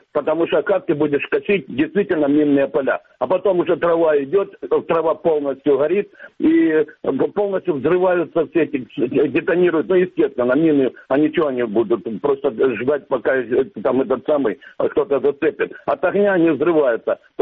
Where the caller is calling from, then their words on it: Luhansk Oblast, Ukraine; с Луганской области